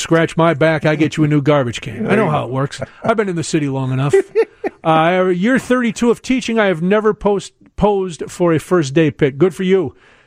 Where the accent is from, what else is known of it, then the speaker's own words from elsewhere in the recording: Chicago, Illinois, United States; And it says, you know, I'm a Chicagoan.